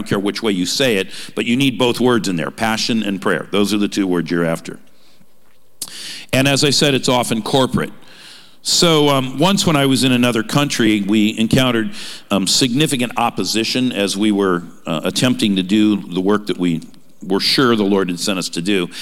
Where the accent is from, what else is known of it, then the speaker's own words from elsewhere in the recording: California, United States; There have been a few of them of late, including in my home state of California.